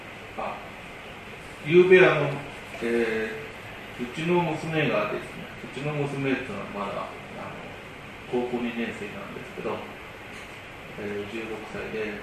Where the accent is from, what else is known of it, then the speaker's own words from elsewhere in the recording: Gifu, Japan; 岐阜から来てます。